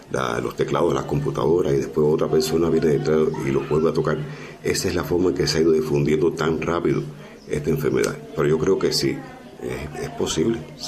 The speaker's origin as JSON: {"language": "Spanish", "country": "Cuba", "said": "somos cubanos, los cubanos estamos acostumbrados siempre a nos vemos, nos abrazamos"}